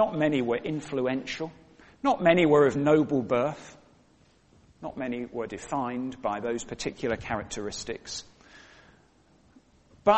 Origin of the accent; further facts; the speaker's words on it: Scotland, United Kingdom; I'm Scottish.